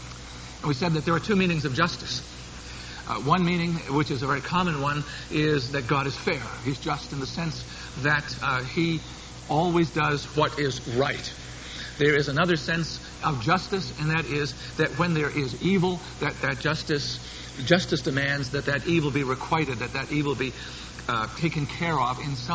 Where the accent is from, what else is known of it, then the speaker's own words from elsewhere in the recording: Boston, Massachusetts, United States; accent: Yankee; I was born and bred in Boston. Some of you can tell that I still have enough Yankee accent to not be able to hide that.